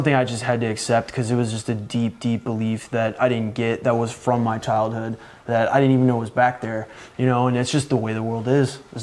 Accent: New Orleans, Louisiana, United States; I went back to New Orleans where I grew up in May.

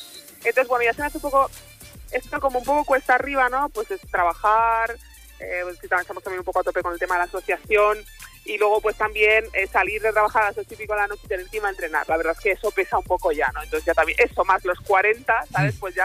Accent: Ripollet, Catalonia, Spain; yo soy de ahí, de Ripollet, en la calle Maragall

